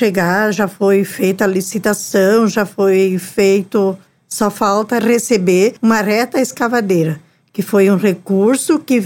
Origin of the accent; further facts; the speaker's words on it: Rodeio Bonito, Rio Grande do Sul, Brazil; nós somos rodeiense e é Rodeio Bonito, que é a minha cidade natal, é a cidade que eu cresci e onde eu estou até hoje.